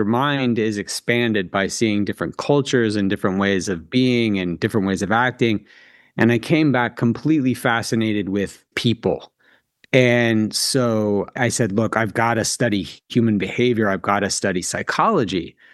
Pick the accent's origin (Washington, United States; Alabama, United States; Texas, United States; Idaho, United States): Alabama, United States; There's 20 million people in a place the size of my hometown in Alabama that has 300,000.